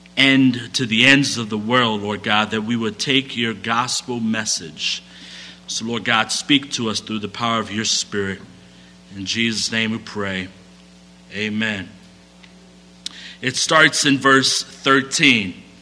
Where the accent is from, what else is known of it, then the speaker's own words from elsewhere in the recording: Illinois, United States; I'm from the city. I grew up in the Humboldt Park neighborhood